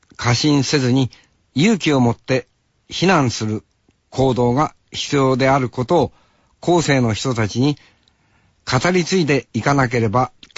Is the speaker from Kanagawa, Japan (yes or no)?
no; Hokkaido, Japan; 俺たち北海道の人間からすればさ、やっぱり三陸海岸なあ、魅力的だし